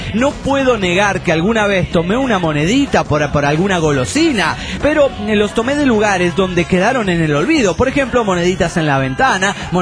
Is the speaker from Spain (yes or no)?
no; Mexico City, Mexico; del DF mexicano.